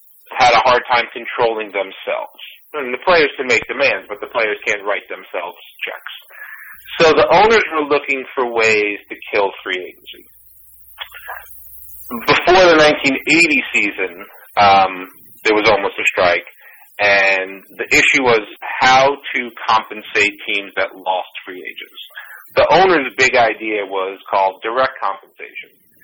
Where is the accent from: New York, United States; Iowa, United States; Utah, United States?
New York, United States; Brooklyn; I grew up in Brooklyn and Long Island